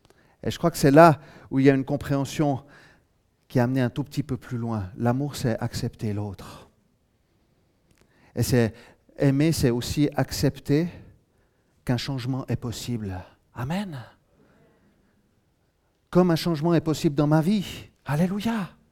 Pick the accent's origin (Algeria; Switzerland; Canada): Switzerland; La Chaux-de-Fonds, Neuchâtel; born there; Je suis né à La Chaux-de-Fonds donc.